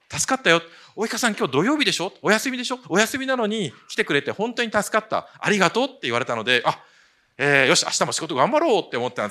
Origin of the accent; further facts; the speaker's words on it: Saitama, Japan; also born or lived in Tokyo; もともと東京生まれ埼玉育ち、大学が東京農業大学